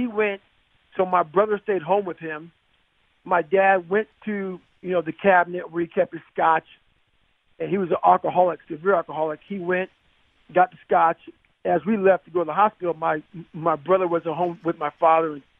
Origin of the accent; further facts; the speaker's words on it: Brazil, Indiana, United States; also born or lived in Annapolis, Indiana; I moved from Brazil, Indiana, to Annapolis, Indiana. And now I'm in high school.